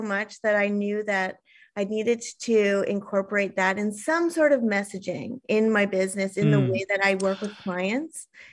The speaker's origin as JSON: {"language": "English", "region": "Ontario", "country": "Canada", "also_born_or_lived": "Scotland", "said": "I'm originally from Ontario, but I moved overseas to Scotland"}